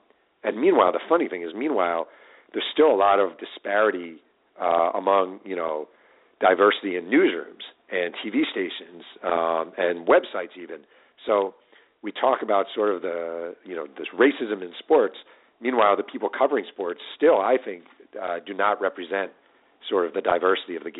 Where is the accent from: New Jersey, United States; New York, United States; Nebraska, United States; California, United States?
New York, United States; I mean, I use Corbett because I grew up in New York and I watch the Jets a lot.